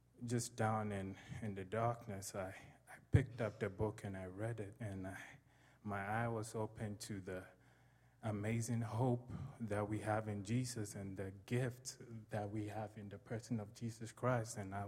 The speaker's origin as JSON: {"language": "English", "country": "Ghana", "said": "I'm from Ghana, West Africa. I was raised by a single mom."}